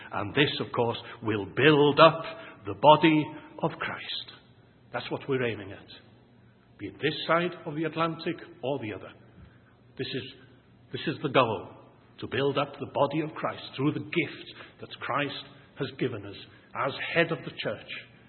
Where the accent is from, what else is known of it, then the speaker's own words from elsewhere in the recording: Wales, United Kingdom; I am Welsh. I can go on for a long time.